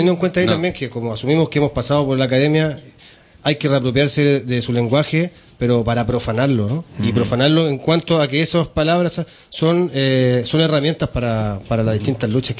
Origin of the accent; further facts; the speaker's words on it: Chile; nosotros de hecho venimos de Chile, que es una cultura panfletaria, ¿no?